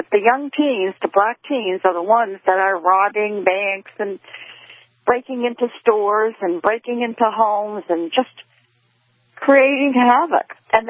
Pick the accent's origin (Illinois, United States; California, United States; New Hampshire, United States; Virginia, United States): New Hampshire, United States; also born or lived in Maine; I grew up in New Hampshire and Maine. There are hardly any black people.